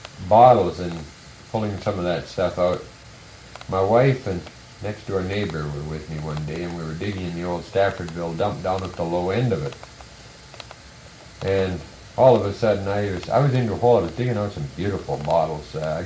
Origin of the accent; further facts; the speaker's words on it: Texas, United States; Because I grew up in the Texas panhandle, and we had more rattlers th